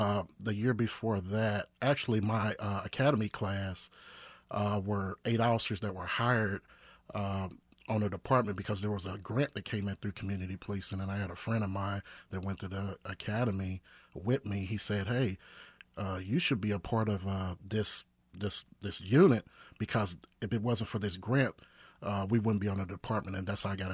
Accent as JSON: {"language": "English", "town": "Kansas City", "region": "Kansas", "country": "United States", "tie": "born or raised there", "said": "I grew up in the northeast area of Kansas City, Kansas, in Gateway Plaza Homes off of Fifth Street."}